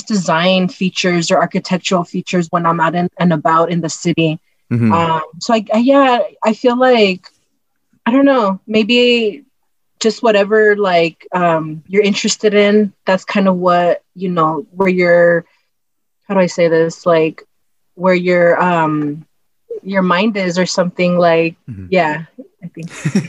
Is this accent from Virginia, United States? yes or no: no; Wilmington, California, United States; which was super easy for me because I grew up in Wilmington and South Bay.